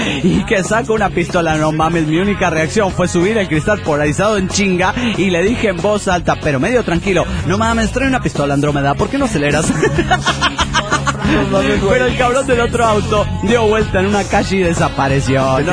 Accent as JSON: {"language": "Spanish", "town": "Mapastepec", "region": "Chiapas", "country": "Mexico", "tie": "born there", "also_born_or_lived": "Tapachula", "said": "En Mapastepec, Chiapas. Estudié en Tapachula, Chiapas. Estuve en Puebla en noviembre y diciembre y ahora ando por Oaxaca."}